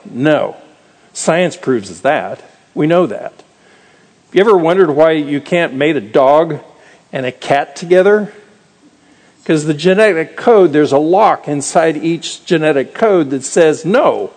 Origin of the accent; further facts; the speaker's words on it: Arizona, United States; I remember growing up in Arizona in the 50s and 60s and had acne